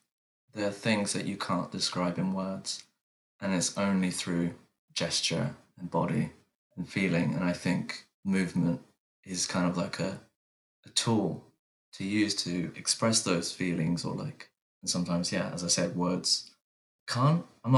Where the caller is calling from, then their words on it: East of England, United Kingdom; Just Hertfordshire, so just outside of North London.